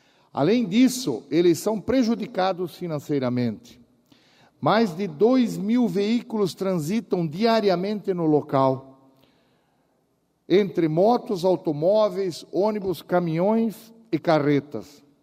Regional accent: Corupá, Santa Catarina, Brazil; Nesta sexta-feira, dia 7 de julho, a minha terra natal, Corupá, estará em festa.

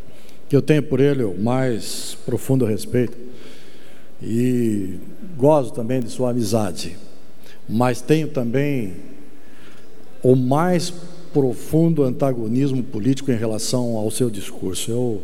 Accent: Joinville, Santa Catarina, Brazil; somos da Manchester Catarinense.

